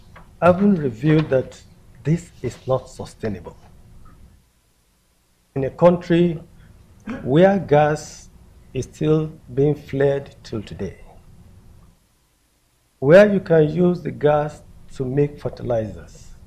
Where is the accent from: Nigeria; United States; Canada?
Nigeria; but as a Nigerian, I know how much that means to us.